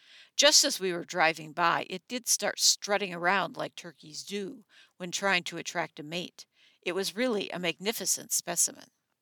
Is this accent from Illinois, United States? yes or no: yes; Normal, Illinois, United States; when we were growing up in Normal.